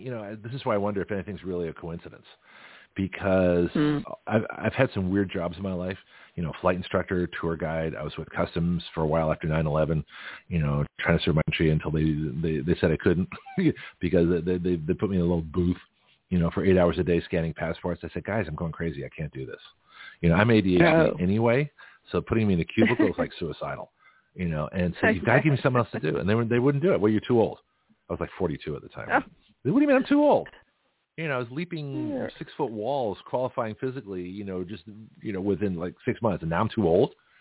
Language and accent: English; Canada; born there; We had a truly international show because I'm Canadian by birth.